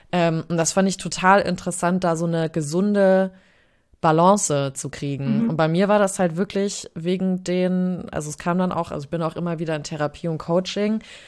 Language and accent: German; Frankfurt, Hesse, Germany; ich bin in Frankfurt im Taunus aufgewachsen